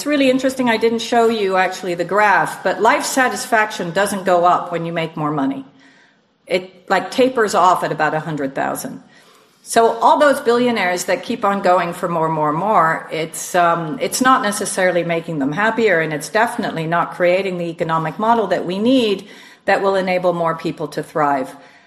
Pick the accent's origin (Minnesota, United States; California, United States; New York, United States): California, United States; Palo Alto; I grew up in Palo Alto